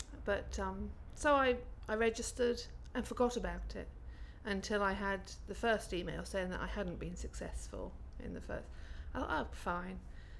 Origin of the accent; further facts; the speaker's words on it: Camber, South East England, United Kingdom; My date of birth is 8th of January 1955. And I come from Camber, which is near Rye in East Sussex.